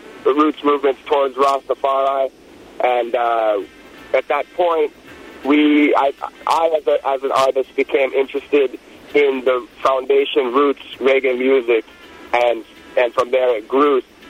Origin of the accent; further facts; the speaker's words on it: Santa Barbara, California, United States; But like I said, this community that I grew up here in Los Angeles, it's actually an hour north of Los Angeles. It's called Santa Barbara.